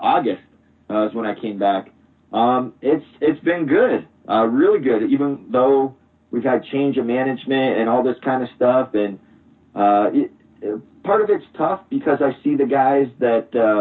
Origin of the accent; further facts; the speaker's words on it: Canada; how much I love wrestling in Canada in front of my home country